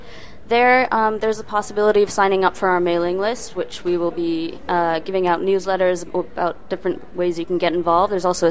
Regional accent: Montreal, Quebec, Canada; I'm from Canada.

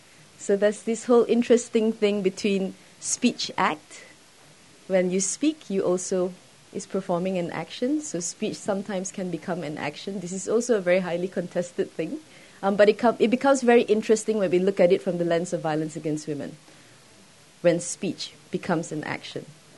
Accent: Malaysia; I'm from Malaysia.

